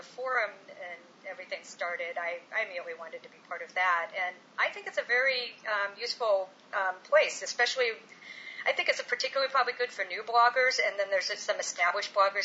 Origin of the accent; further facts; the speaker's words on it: Nebraska, United States; moved away as an adult; I'm originally from Nebraska, and I moved out to Illinois to be with my husband